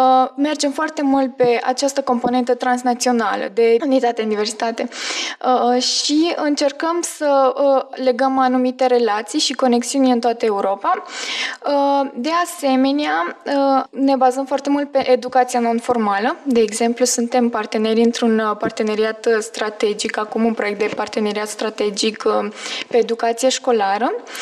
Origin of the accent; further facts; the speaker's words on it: Miercurea Ciuc, Harghita County, Romania; sunt din Miercurea Ciuc, județul Harghita